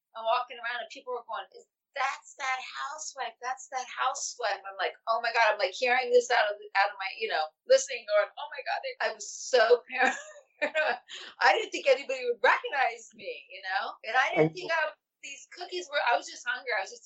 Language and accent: English; Palo Alto, California, United States; born there; also born or lived in Orange County / Thailand; I was born in Palo Alto in Northern California. And then my father, we lived in Orange County, but then we were transferred to Bangkok. So I lived in Thailand when I was a little girl.